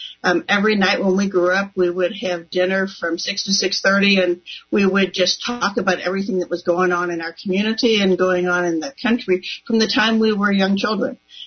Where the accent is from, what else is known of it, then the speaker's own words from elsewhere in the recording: St. Louis, Missouri, United States; Sure. I grew up in St. Louis. I was the fourth of five kids, went to school in Clayton, Missouri, and that area through grade school and high school